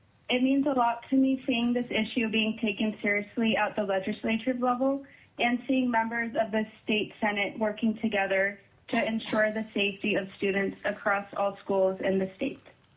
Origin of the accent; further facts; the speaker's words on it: Tok, Alaska, United States; I am from Tok, Alaska, and I am representing myself as a student and a concerned lifelong Alaska resident.